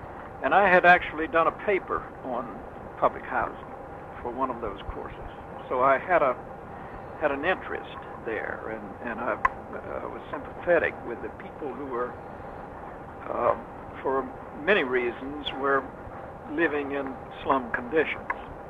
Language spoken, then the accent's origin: English; Swan Quarter, North Carolina, United States; I was born in Hyde County, in eastern North Carolina county on Pamlico Sound. Little town of Swan Quarter, which was a county, Hyde County seat.